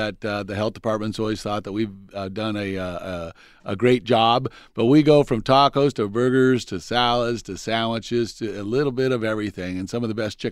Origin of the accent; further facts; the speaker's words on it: Tucson, Arizona, United States; And I just love showing off my hometown, going, this is who we are.